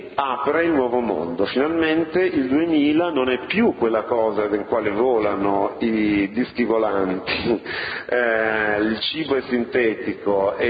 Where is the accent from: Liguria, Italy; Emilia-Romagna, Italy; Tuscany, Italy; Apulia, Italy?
Liguria, Italy; Genoa; Personalmente io sono genovese, devo dire la verità